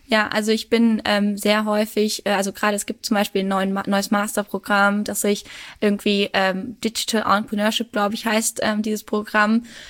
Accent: Würzburg, Bavaria, Germany; now in Regensburg, Germany

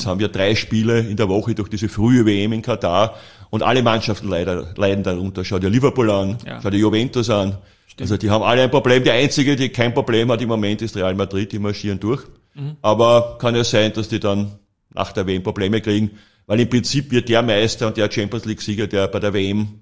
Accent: Vienna, Austria; ich bin ein Wiener

